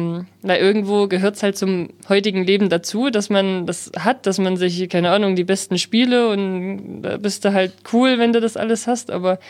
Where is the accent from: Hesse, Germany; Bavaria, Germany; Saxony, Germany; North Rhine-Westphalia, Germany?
Saxony, Germany; ich komme halt aus Sachsen, aus dem Erzgebirge und das ist halt schon alles irgendwo eine Strecke